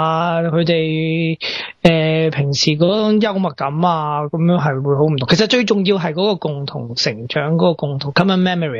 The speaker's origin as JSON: {"language": "Cantonese", "country": "Hong Kong", "lives_now": "Australia", "said": "我一开口佢就发现我系香港嚟啦"}